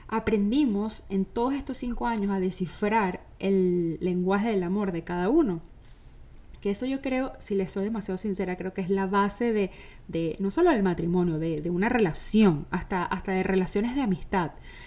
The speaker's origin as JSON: {"language": "Spanish", "country": "Venezuela", "lives_now": "United States", "said": "nos hemos mudado varias veces de ciudad, nos hemos movido, o sea, nosotros somos venezolanos, ahora estamos en los Estados Unidos, saben, siempre hemos estado como en bastante movimiento"}